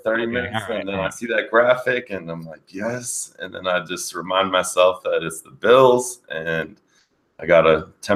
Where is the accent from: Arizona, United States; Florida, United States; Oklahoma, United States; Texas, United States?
Florida, United States; Yeah, I mean, I'm from South Florida, as you know, so all my friends are Dolphins fans